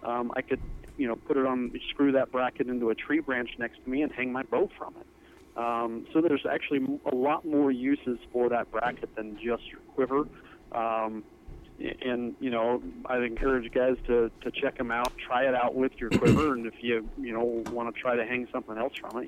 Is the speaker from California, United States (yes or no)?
yes; Napa Valley, California, United States; now in Montana, United States; I grew up in Napa Valley and came out to Montana on a hunt and just absolutely fell in love with it. Transferred to Montana State, moved out to Montana, and never looked back.